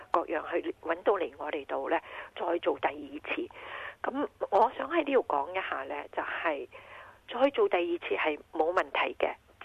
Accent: China

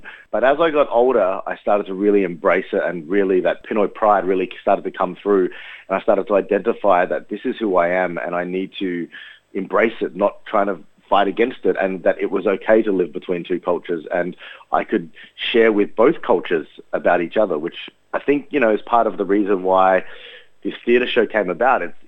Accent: Australia; born there; accent: Australian; I was born in Australia. My accent is Australian

